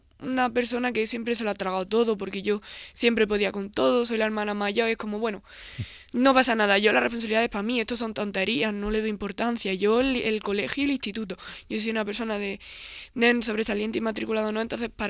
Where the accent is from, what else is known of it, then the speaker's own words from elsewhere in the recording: Granada, Andalusia, Spain; porque soy de Granada